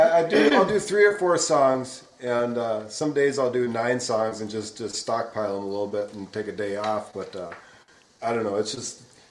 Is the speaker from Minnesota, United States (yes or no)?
yes; Minnesota, United States; See, I grew up on the Iron Range, and I've seen a lot of little villages get demolished